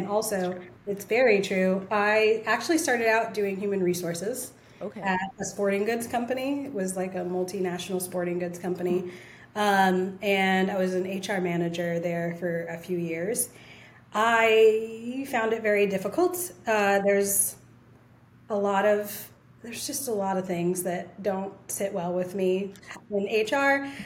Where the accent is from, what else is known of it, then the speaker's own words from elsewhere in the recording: Utah, United States; also born or lived in Virginia / Austin; now in Oregon, United States; I am originally from Utah.